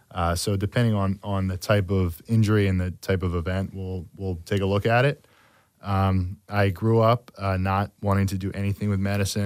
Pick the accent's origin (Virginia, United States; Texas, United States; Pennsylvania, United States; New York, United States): Pennsylvania, United States; West Chester; now in Havertown, United States; So I'm actually out in Havertown now. So I was born in Havertown, moved to Westchester, grew up there.